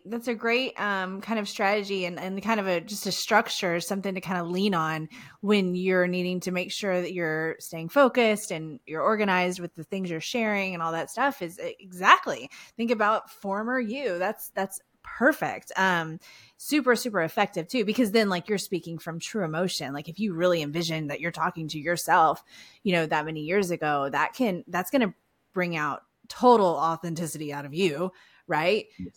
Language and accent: English; Houston, Texas, United States; accent: Southern Valley girl mix; I know I have a weird accent that like I'm a Texan. I'm from Houston, but like I have this weird like Southern Valley girl mix.